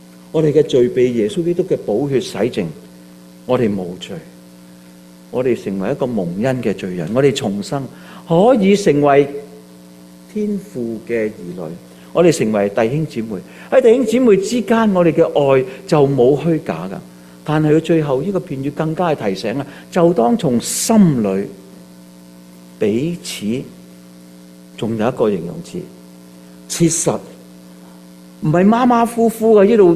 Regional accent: Hong Kong; moved away; 我都是从异地而来，我从香港这个地来到这个地方。我记得在22年前我来到这里的时候

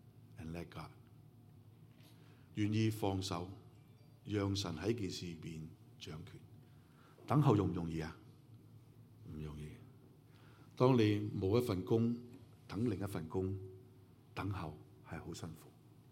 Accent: China; 我们中国人有句说得真对，叫祸不什么单行

